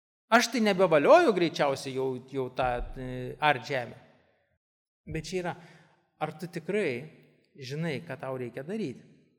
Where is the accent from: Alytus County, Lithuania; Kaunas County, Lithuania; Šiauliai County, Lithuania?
Šiauliai County, Lithuania; Šiauliai; esu iš Šiaulių, esu, jo, mano tikėjimo pažinimas yra kitoks, aš kitoj bažnyčiai.